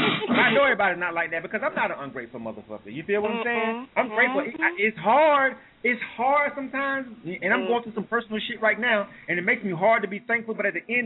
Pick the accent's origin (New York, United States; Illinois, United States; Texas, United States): New York, United States; Brooklyn; But just growing up in the hood, growing up in Brooklyn, in the urban.